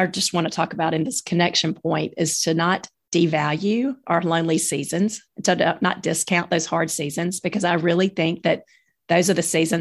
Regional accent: Tuscaloosa, Alabama, United States; But, you know, I grew up in Tuscaloosa. I went straight from high school to college 15 minutes away.

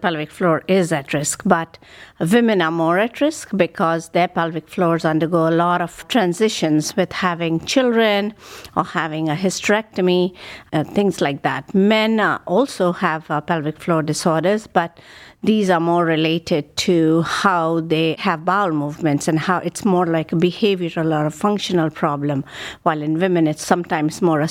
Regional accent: India; moved away as an adult; now in Cleveland, United States; I grew up in India and I did my medical training there. And I had a collaboration with Dr. Fazio, our previous chairman. And I came in the year 2000 to lovely Cleveland. And I've been here since then.

